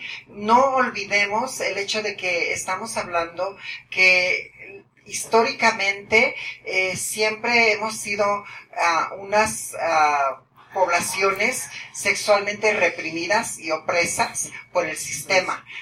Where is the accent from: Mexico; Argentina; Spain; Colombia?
Mexico; moved away; en el 79 me fui de México. Me fui de México porque a todas mis amiguitas las rapaban y las encerraban por 15 días en la cárcel